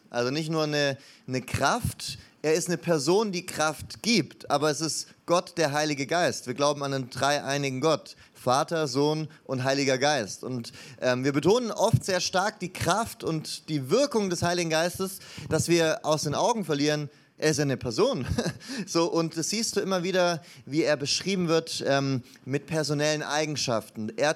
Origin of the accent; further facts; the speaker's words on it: Stuttgart, Baden-Württemberg, Germany; muss ich mich ja auch als Stuttgarter bedanken